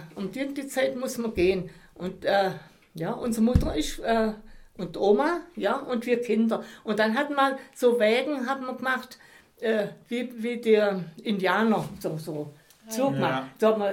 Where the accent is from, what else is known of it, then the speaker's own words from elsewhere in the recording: Wellmitz, Germany; Also ich komme aus Wellmitz und bei uns muss ich gerade sagen, Wellmitz, das man sieht es auf der Karte, war ein Dorf, wo ganz lang war. Wir waren 66 Höfe in dem Ort.